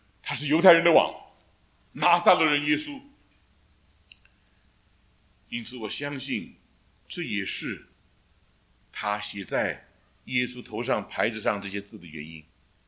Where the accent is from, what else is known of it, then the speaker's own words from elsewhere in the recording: China; 在我的脑筋里应当是直写的，因为我们是中国人。